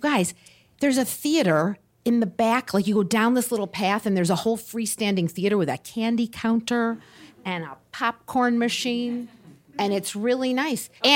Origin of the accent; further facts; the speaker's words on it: Birmingham, Michigan, United States; They make these bars somewhere in Michigan. I'm from Michigan, Birmingham, Michigan.